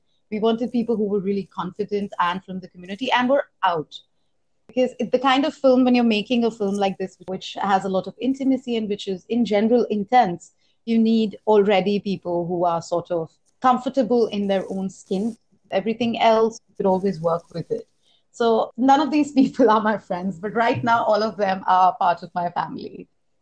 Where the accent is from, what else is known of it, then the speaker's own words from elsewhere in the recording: Delhi, India; I am brown, right? I'm not fair, but growing up, it was really hard for me. I grew up in Delhi